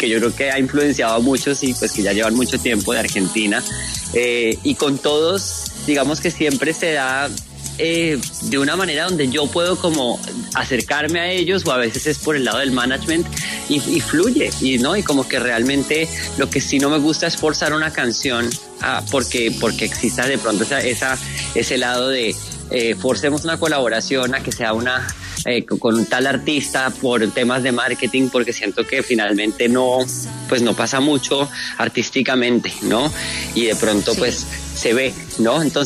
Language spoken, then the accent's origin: Spanish; Colombia; now in Mexico; encontrarme con mucha gente también de Colombia, que como colombiano que vive en México, eso, encontrarse con paisanos es súper bonito